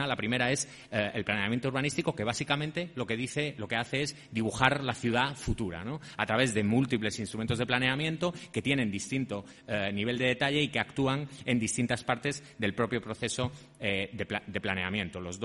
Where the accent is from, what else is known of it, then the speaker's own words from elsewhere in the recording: A Coruña, Galicia, Spain; como soy de La Coruña, pues también es una oportunidad para venir a mi casa al venir a Santiago.